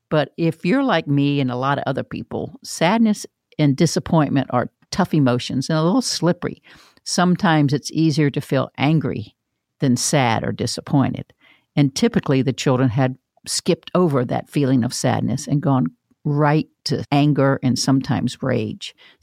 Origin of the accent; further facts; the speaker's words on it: Florida, United States; I mean, you can see I'm from Florida because most of you don't go outside at Thanksgiving in the rest of the country.